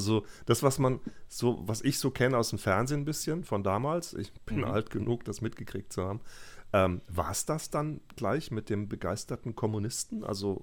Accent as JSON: {"language": "German", "region": "West Germany", "country": "Germany", "said": "für mich als Wessi in Anführungsstrichen"}